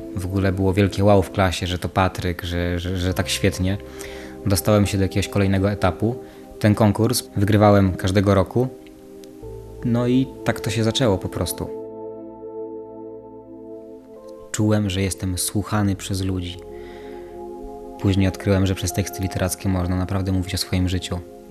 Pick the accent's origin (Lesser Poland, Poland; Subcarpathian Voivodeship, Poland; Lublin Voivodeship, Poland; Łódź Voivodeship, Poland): Lublin Voivodeship, Poland; Zamość; Bo przestrzeń, w której się tutaj znalazłem, trzyma mnie bardzo, czyli moje rodzinne miasto Zamość, w którym realizuję projekty.